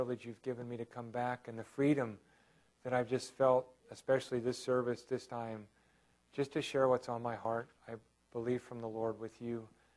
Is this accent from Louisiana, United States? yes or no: no; Atascadero, California, United States; I was living in San Luis Obispo area. That's where I was born and raised, Atascadero. It's my hometown. It means mud hole.